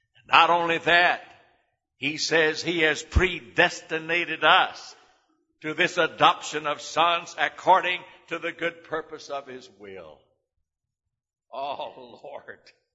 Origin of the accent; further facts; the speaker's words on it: United States; born there; How is it I was born here in America? I had nothing to do with that at all.